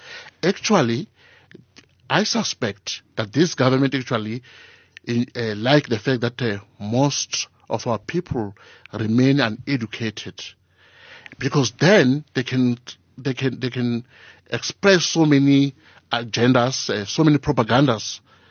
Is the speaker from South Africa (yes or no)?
yes; Limpopo, South Africa; born or raised there; also born or lived in Alexandra, South Africa